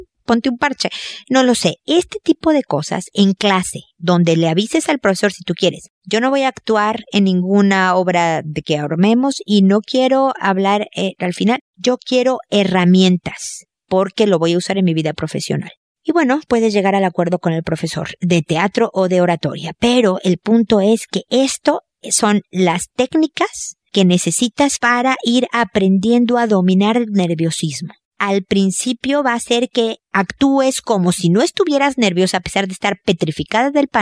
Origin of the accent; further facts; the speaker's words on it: Mexico; now in Chile; Imagínate que yo vivo en Chile ahora y soy mexicana